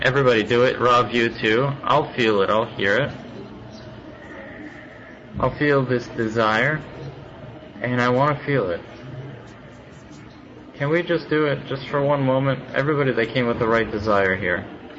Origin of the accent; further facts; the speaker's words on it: Moscow, Russia; from Moscow.